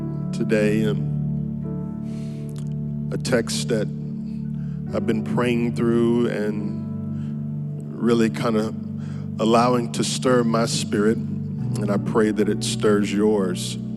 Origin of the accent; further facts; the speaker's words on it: Creedmoor, North Carolina, United States; I am from North Carolina, a small town right outside of Raleigh-Durham named Creedmoor. And it is a bustling metropolitan city of about 1,400 people.